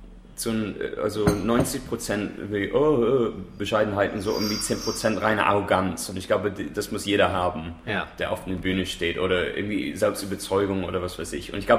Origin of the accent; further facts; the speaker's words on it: Wirral, North West England, United Kingdom; Der ist auch aus meiner Ecke, aus Liverpool, also aus Wirral, also bei Liverpool.